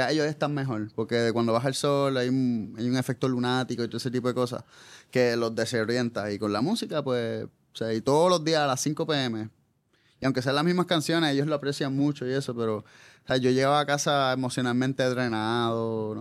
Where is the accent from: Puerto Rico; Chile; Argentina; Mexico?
Puerto Rico; como cualquier puertorriqueño, no vuelvo a Puerto Rico.